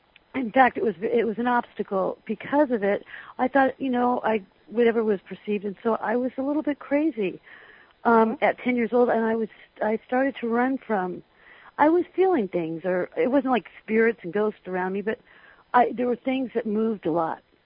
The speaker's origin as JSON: {"language": "English", "region": "California", "country": "United States", "tie": "born or raised there", "said": "But from there, I grew up in California."}